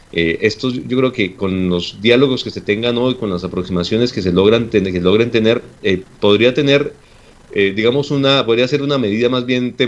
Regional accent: Colombia; nos han llevado a sentirnos muy mal como colombianos.

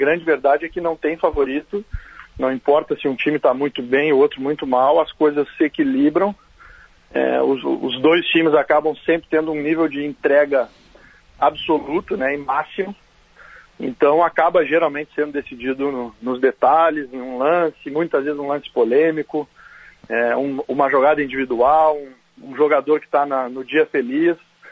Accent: Porto Alegre, Rio Grande do Sul, Brazil; Como gaúcho, como sou, porto-alegrense, criado aí na aldeia, cresci.

